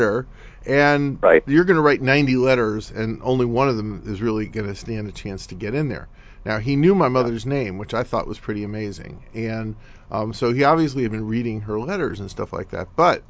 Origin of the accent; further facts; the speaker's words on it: California, United States; Because I come from Silicon Valley, right?